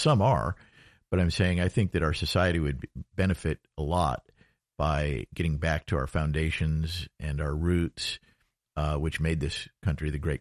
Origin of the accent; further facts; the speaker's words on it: Rochester, New York, United States; Well, I grew up in Rochester, New York, and our family would vacation for six weeks a year in Cocoa Beach.